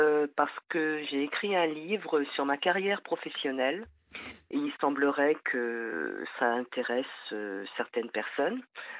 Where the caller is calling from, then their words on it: Rennes, Brittany, France; Alors je suis bretonne et je vous appelle de Rennes.